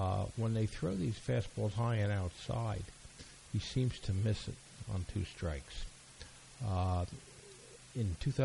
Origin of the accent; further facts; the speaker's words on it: New York, United States; which we call the subway if we're from New York like I am